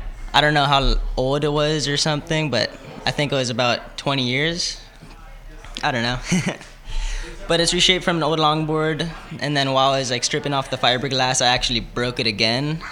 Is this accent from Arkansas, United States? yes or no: no; El Segundo, California, United States; I'm from the South Bay. I was born and raised in El Segundo.